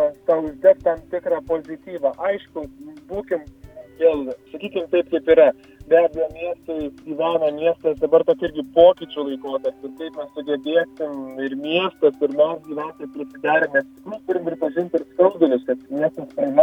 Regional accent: Alytus, Alytus County, Lithuania; sekmadienį labai dažnai beveik kiekvieną būna Alytuje. Ir stengiamės sutikti tuos, kurie dar yra mūsų gimtajame mieste

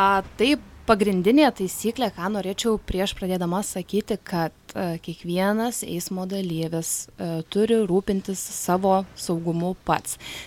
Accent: Alytus, Alytus County, Lithuania; Na, aš, kadangi gyvenu, pati esu iš Alytaus, gyvenu Alytoje, į kitus miestus retai tenka pačiai važiuoti

